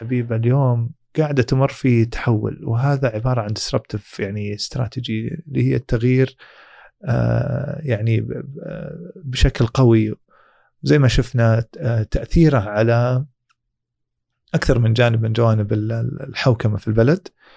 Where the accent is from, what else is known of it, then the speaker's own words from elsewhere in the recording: Saudi Arabia; نضيف صبغتنا احنا كمجتمع سعودي، لنا خصوصيتنا الخاصة